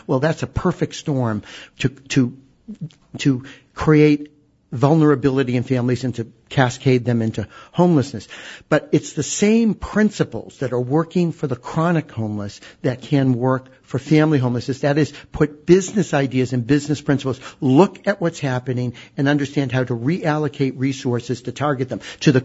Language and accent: English; Boston, Massachusetts, United States; I'm a Bostonian, so I have a certain prejudice against New York anyway